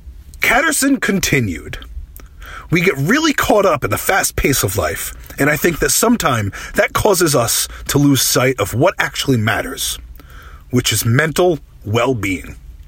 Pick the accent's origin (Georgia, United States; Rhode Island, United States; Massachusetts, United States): Rhode Island, United States; All right, now this story brings us to my home state, Rhode Island.